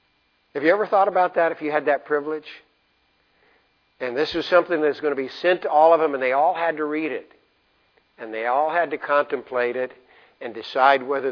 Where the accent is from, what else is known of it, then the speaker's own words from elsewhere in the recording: Amarillo, Texas, United States; born there; By the way, I was born in Amarillo, Texas, and somebody else is from down that way.